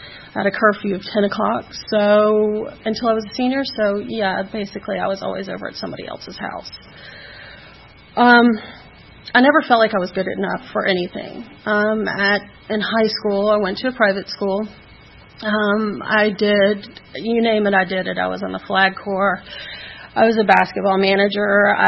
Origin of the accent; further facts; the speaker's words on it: Atlanta, Georgia, United States; I'm from Atlanta, born in Piedmont Hospital, grew up in Buckhead.